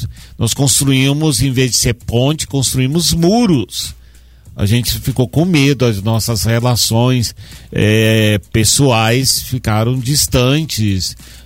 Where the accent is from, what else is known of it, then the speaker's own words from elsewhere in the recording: Muriaé, Minas Gerais, Brazil; A minha cidade é longe daqui, é Muriaé